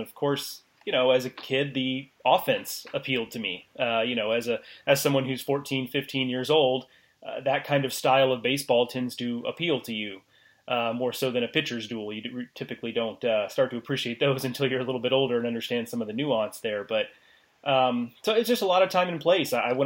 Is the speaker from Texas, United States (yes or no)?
yes; Houston, Texas, United States; you know, I grew up in Houston, and my formative years of being a sports fan, if you will, and a part of that was college baseball, was kind of the late 90s and early aughts